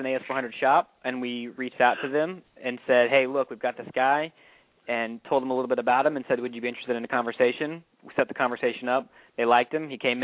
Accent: St. Louis, Missouri, United States; St. Louis originally. I got lots of guys

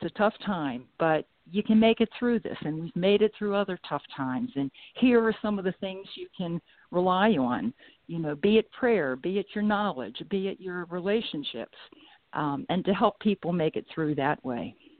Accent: Baltimore, Maryland, United States; when I was a kid, I was raised in Baltimore City and in a little, you know, in a row home community.

